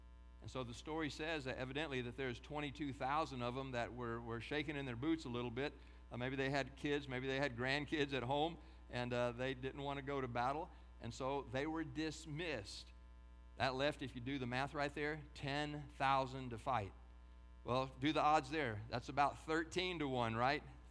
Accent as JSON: {"language": "English", "region": "Texas", "country": "United States", "said": "I mean, here, and I'm a Texan, you know, all down to the core, but we in our Lone Star State"}